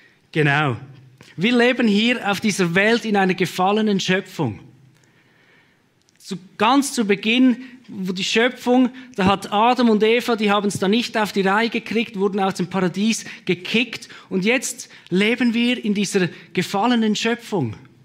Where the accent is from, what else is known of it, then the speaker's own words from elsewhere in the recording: Switzerland; Und gerade bei uns in der Schweiz ist das ja nicht so einfach, weil wir haben ja doch relativ viele Gesetze und Regeln